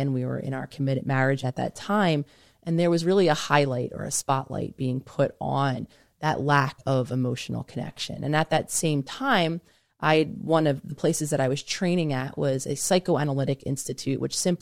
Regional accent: Philadelphia, Pennsylvania, United States; My family, I'm from Philadelphia, born and raised. They are still living outside of Philadelphia.

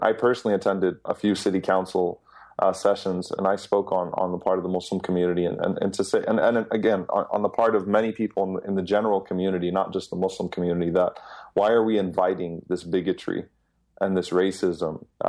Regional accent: New Orleans, Louisiana, United States; I'm born and raised in America. I've never known any other country. I've never lived in another country. I have lived in another country, but I've never had a passport outside of this country. And we've had incidents. I'm from New Orleans.

